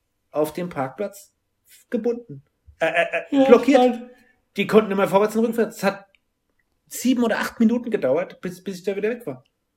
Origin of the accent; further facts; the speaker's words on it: Mainz, Rhineland-Palatinate, Germany; Als Mainzer, hallo, was sollen wir sagen?